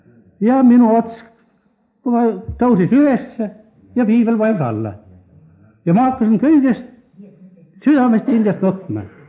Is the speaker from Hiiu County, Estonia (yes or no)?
yes; Hiiu County, Estonia; mina olen ka Iiumalt päritud. Ja selle tõttu, et me oleme ühised Iiuma inimesed, siis me tundsin väga hästi üksteist.